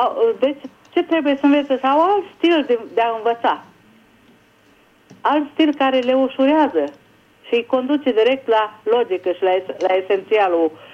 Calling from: Budapest, Hungary; din Budapesta.

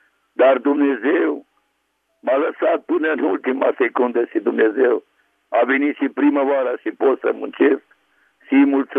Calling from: Târgu Mureș, Mureș County, Romania; de la Târgu Mureș.

